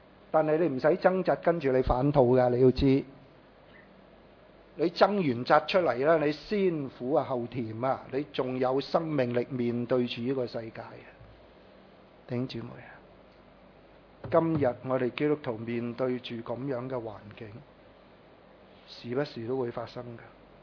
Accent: China; 咁所以我哋中國人有句成語就叫做作茧自閉

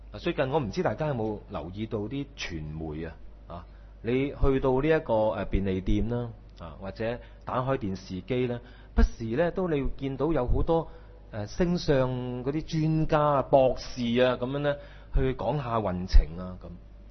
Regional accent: Hong Kong; 我哋香港人咧就特別緊張。

